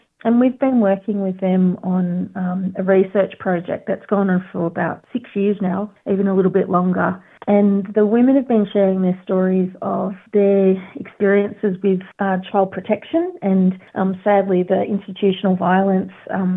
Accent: Echuca, Victoria, Australia; I am a Wemba Wembang Gunditjmara woman. Our family's also got Italian and Chinese blood, so I actually … up in Echuca on Yorta Yorta country in my home

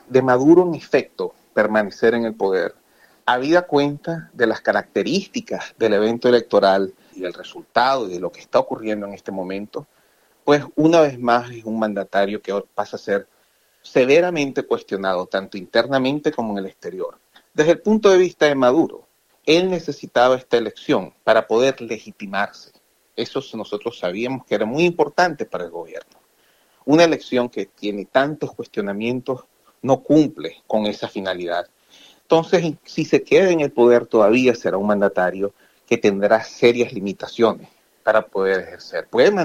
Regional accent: Venezuela; Yo como ciudadano venezolano, como demócrata

